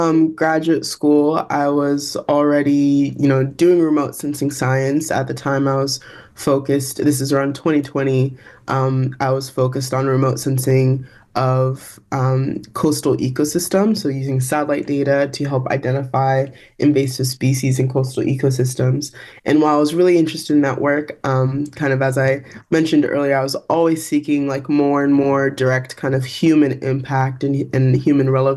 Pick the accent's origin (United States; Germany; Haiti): United States; Texas; Yeah, I think I'm from Texas, and so I definitely know a thing or two about hot summers.